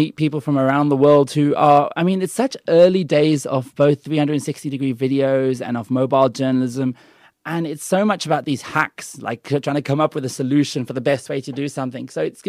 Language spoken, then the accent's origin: English; Australia; also born or lived in United Kingdom; now in South Africa; I was born in the UK and I was raised in Australia and I choose to be here.